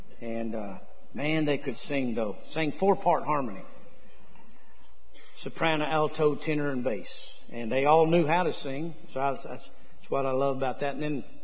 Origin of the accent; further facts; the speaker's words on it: Arizona, United States; also born or lived in Carlsbad, New Mexico / Texas; A rancher and a farmer, kind of how I was raised on the ranch in Arizona. And then when we moved from Carlsbad, New Mexico, where most of my family's from, we moved to Texas in the 80s